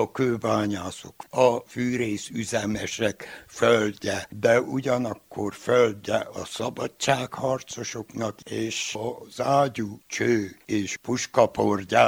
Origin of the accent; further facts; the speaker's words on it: Csíkmadaras, Harghita, Romania; nem volt egy tanár se Csíkmadarason, és úgy éreztem, hogy nekem van valamilyen küldetésem, hogy a szülőfalumban legyek, és ott próbáljak valami jó dolgot csinálni.